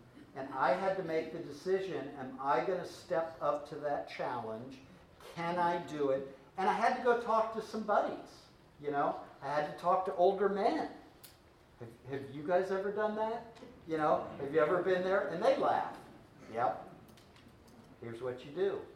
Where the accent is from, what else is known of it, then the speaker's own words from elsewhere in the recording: the South, United States; My dad encouraged me. I grew up in the South.